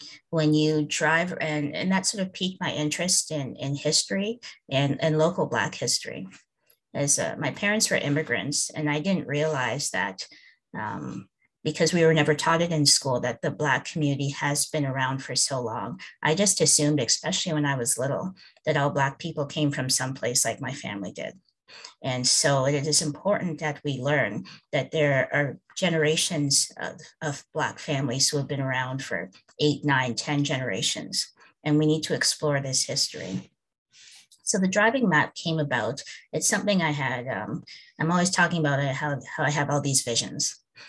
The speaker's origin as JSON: {"language": "English", "town": "Guelph", "region": "Ontario", "country": "Canada", "tie": "born or raised there", "said": "both Queen and I grew up in Guelph."}